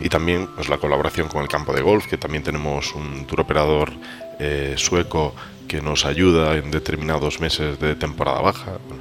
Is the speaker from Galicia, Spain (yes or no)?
yes; Galicia, Spain; moved away as an adult; Yo soy gallego.